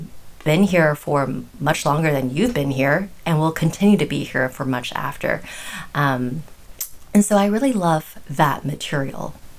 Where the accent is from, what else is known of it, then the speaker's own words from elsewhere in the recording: United States; I grew up in the States.